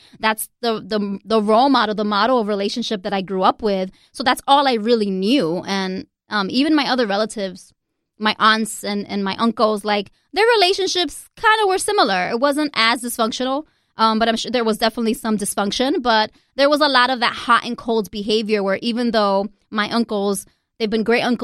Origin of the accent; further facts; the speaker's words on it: Lawrence, Massachusetts, United States; She moved basically the family to Massachusetts. And I grew up in Massachusetts. You know, most of my adolescence, my formative years were in Lawrence, Massachusetts. I went to high school in Andover and prep school.